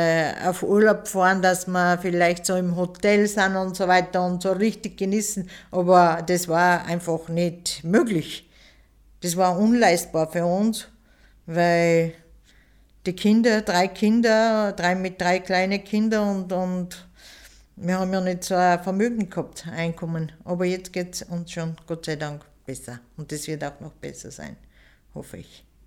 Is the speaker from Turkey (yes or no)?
yes; Istanbul, Turkey; now in Austria; ich bin aus Istanbul